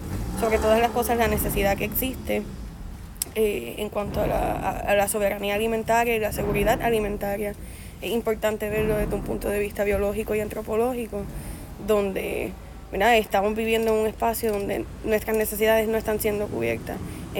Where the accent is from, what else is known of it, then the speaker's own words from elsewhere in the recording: Moca, Puerto Rico; also born or lived in Mayagüez; Pues soy de Aguadilla, de Moca, pero llevo muchos años aquí en Mayagüez, así que me considero de Mayagüez también.